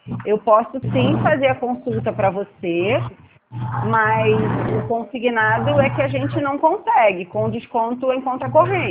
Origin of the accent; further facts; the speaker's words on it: Brazil; eu sou brasileira igual a você